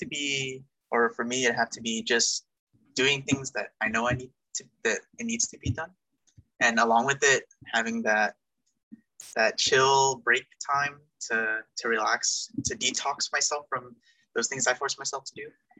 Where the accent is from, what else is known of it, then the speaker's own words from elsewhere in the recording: Pomona, California, United States; my hometown is Pomona, California. It's like right in the middle between Riverside and LA.